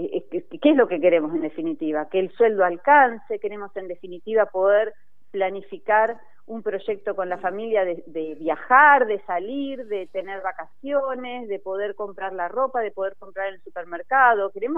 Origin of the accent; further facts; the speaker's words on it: Argentina; Acá no hay enemigos, somos todos argentinos